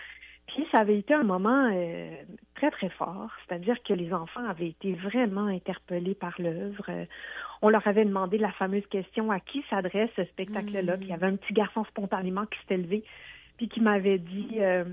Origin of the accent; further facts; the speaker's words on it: Quebec City, Quebec, Canada; born there; je suis née à Québec. J'ai fait mes études universitaires à Québec. Je suis encore très attachée à la ville.